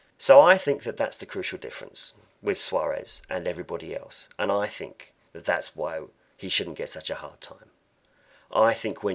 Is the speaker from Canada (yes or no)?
no; England, United Kingdom; if the situation was replicated for England as an Englishman or for Crystal Palace as a Crystal Palace supporter